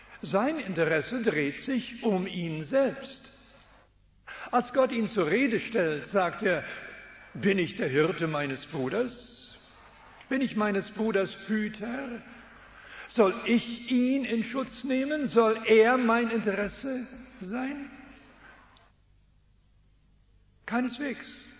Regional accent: Switzerland; now in Canada; Ich komme aus der Schweiz. Heute aus Kanada, aber ich spreche immer noch manchmal Schweizerisch.

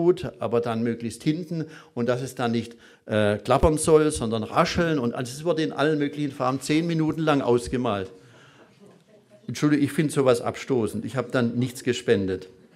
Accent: Pforzheim, Baden-Württemberg, Germany; also ich komme aus Pforzheim

